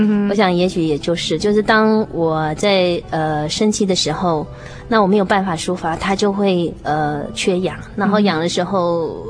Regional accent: Shandong, China; 因为我是山东人，然后又 O 型哦，

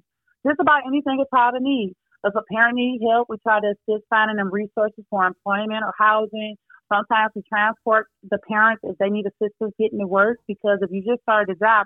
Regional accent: Detroit, Michigan, United States; Well, as a child, I grew up in Detroit, Michigan, and also a small city called Highland Park, Michigan.

